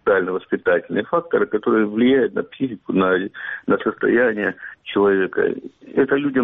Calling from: Kramatorsk, Donetsk Oblast, Ukraine; Краматорск.

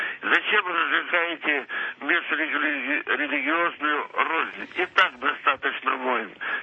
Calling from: Moscow, Russia; я звоню из Москвы. Мне 77 лет

